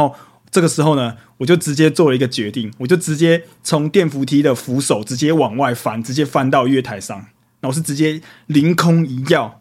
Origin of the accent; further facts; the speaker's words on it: Kaohsiung, Taiwan; now in Taipei, Taiwan; 因为我老家在高雄，我回高雄老家